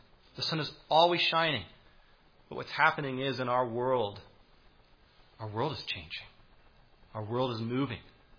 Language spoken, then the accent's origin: English; Alaska, United States; born or raised there